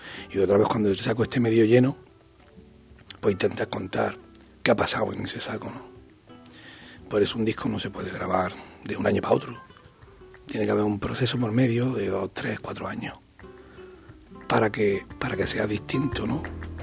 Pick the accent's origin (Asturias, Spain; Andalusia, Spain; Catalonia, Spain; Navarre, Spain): Andalusia, Spain; Salobreña; Sí, yo soy de Salobreña, de un pueblo de Granada.